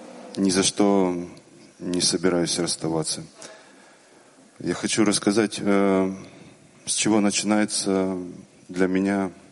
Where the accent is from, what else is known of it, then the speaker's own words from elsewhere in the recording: Kyiv, Ukraine; из Киева, уже из Киева.